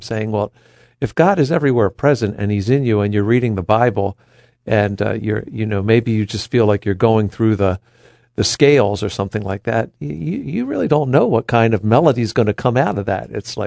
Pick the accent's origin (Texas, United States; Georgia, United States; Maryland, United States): Maryland, United States; Baltimore; Yeah, well, I mean, I'm from Baltimore, so I remember the one year that the Baltimore Bullets played the Milwaukee Bucks.